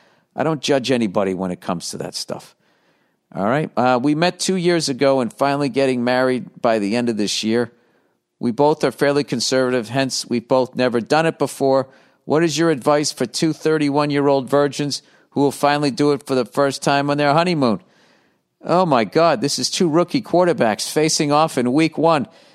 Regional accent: California, United States; My fiance and I are both from California, just in case you think we are from the Bible Belt region.

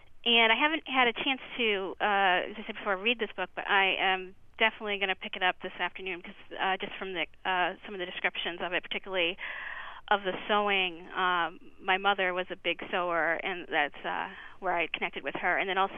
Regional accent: United States; my experience as a Haitian person growing up in the United States was validated

